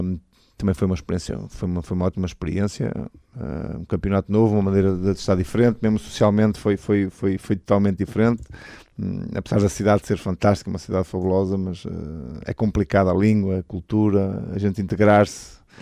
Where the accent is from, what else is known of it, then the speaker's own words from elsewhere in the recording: Portugal; moved away as an adult; foi a primeira vez que saí de Portugal para jogar.